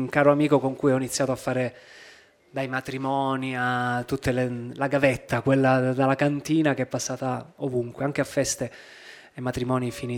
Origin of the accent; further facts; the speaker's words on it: Taranto, Apulia, Italy; ho voluto proprio scegliere la mia terra, perché poi ho passato a Taranto gli anni importanti, quelli delle scuole, fine scuole medie e scuole superiori, che sono anni che ti formano, ti danno l'accento, si sente ancora.